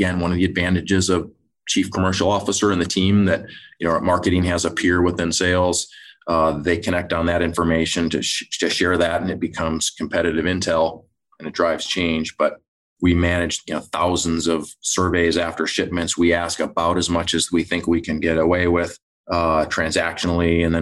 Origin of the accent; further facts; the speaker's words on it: Michigan, United States; I grew up in Michigan. It's very much a Midwest game.